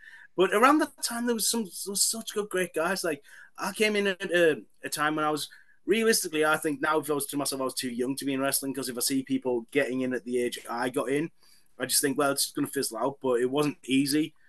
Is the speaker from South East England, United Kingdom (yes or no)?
no; North East England, United Kingdom; Where I grew up in Teesside, it was more like, you weren't hitting the people with trays at lunchtime.